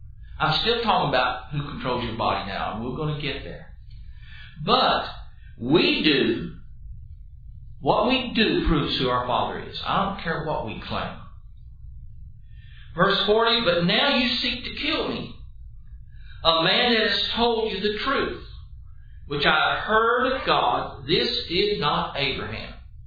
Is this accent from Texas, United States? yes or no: yes; Dallas, Texas, United States; You know, when I was a child, I grew up in Dallas.